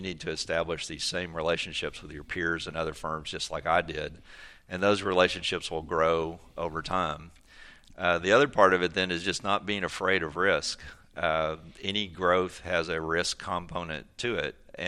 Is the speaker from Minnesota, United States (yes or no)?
no; Longview, Texas, United States; I grew up in Longview in East Texas